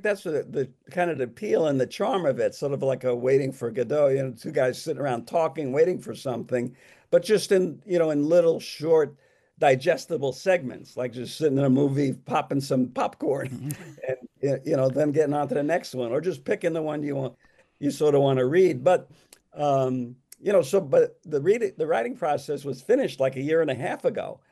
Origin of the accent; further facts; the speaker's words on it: New York City, New York, United States; in growing up in New York City, I've seen literally every one of these guys play in person